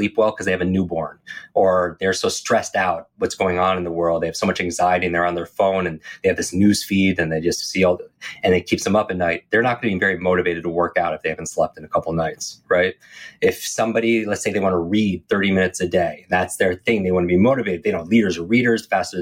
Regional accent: Northeast, United States; I grew up in the Northeast. I despise the cold

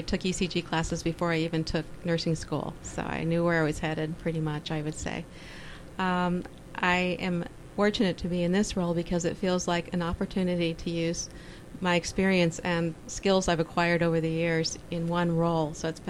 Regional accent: Palo Alto, California, United States; also born or lived in Texas; I grew up in Palo Alto. I'm originally from Texas, but grew up in Palo Alto, and while growing up was involved in the Red Cross scouting.

